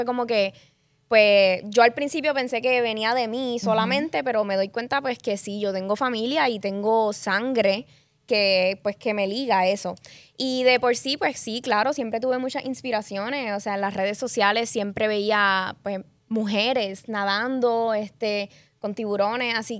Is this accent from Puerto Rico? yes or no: yes; San Juan, Puerto Rico; now in Aguadilla, Puerto Rico; fui criada en San Juan y hace como un año y medio di el brinco de mudarme para acá.